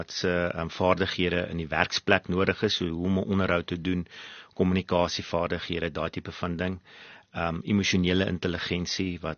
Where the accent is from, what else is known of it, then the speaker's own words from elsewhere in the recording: Bethlehem, Free State, South Africa; ek het groot geword in Bethlehem, in die Vrystaat, daar gewees by hoërskool voortrekker, matrikuleer